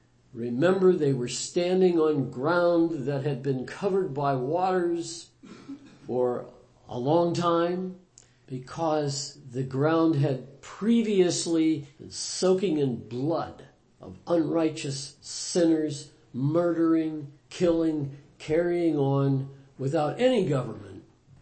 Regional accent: Pennsylvania, United States; moved away as an adult; I grew up in Pennsylvania. After some time, I exercised some freedom that I have as an American citizen to move to the great state of Michigan from the Commonwealth of Pennsylvania.

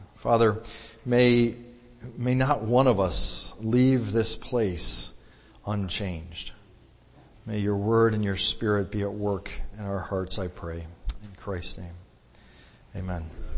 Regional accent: Mexico; So I grew up in Mexico.

